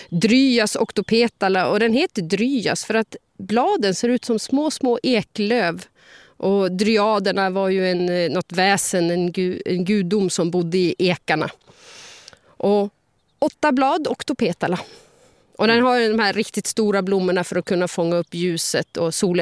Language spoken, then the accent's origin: Swedish; Västra Götaland County, Sweden; för jag är uppvuxen i Västergötland och där plockade vi prästkragar och blåklint både till kudden och till kransen man hade i håret.